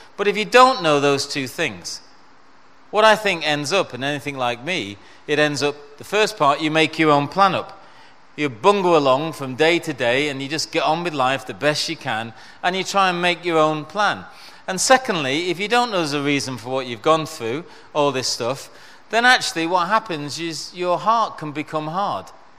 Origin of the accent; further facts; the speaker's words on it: Salford, North West England, United Kingdom; born there; I was born in Salford, in Manchester.